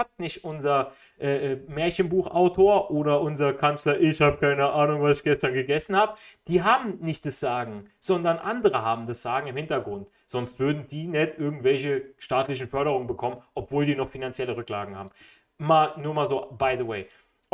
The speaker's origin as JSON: {"language": "German", "country": "Italy", "second_language": "German", "said": "weil ich als Italiener würde sowieso kleines Auto gut mit parken in der Stadt"}